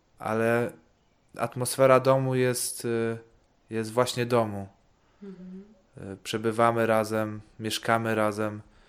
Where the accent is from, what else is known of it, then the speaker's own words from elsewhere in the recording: Ireland; Tak, pochodzę z Irlandii, tak.